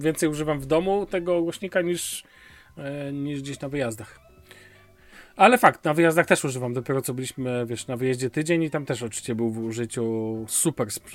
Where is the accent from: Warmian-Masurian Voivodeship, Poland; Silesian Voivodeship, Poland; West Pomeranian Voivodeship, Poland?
West Pomeranian Voivodeship, Poland; Szczecin; ja ze Szczecina pochodzę, mój drogi. My mamy tam Hochdeutsch, tak zwany, czysty język.